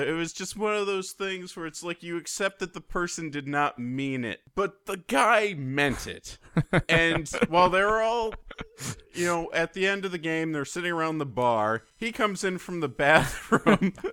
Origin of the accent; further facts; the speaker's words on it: United States; I say soccer because I'm American.